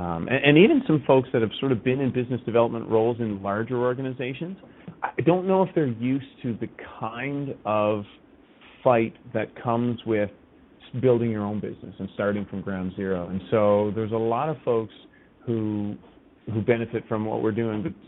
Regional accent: Waterloo, Ontario, Canada; we are from the Waterloo region

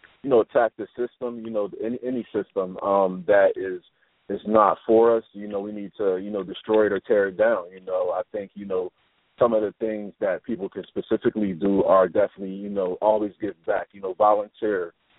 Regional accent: New Jersey, United States; You know, just, you know, growing up in North Jersey, also, you know, Newark, you know, Brunswick, you know, everywhere around

